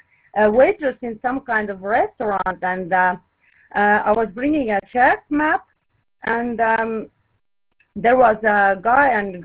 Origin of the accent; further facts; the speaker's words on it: Estonia; English is a second language; I'm from Estonia. And I try to speak in English. I do my best because it's not my mother language, but I hope you understand.